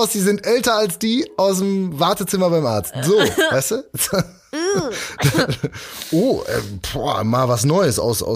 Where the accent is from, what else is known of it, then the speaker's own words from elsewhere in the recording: North Rhine-Westphalia, Germany; wenn es bei uns im Ruhrgebiet gibt es Kleingärten